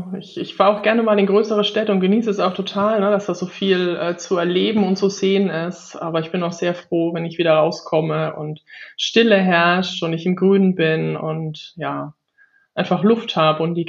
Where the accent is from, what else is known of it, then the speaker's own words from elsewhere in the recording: Bavaria, Germany; Ich komme aus der Nähe von Würzburg, aus einem kleinen Dorf dort, 450 Einwohner. Haben hier Haus und Hof.